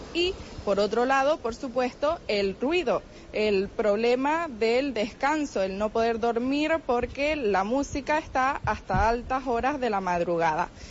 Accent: Canary Islands, Spain; uno como buen canario tiene que cumplir

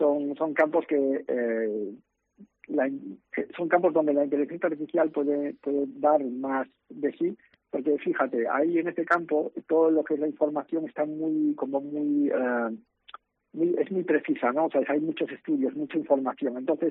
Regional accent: Galicia, Spain; como yo, siendo gallego, ¿no? Pues he trabajado en Galicia durante muchos años

